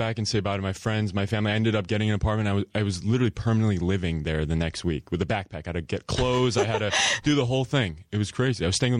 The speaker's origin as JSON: {"language": "English", "region": "New York", "country": "United States", "said": "I went to the beach in Malibu for the first time. I'm from New York, so I'm brand new to all this, you know, all the beaches out here."}